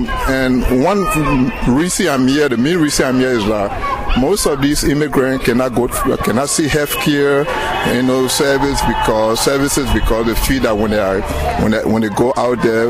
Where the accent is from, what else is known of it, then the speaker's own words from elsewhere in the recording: Liberia; now in United States; Yeah, I'm from Liberia originally.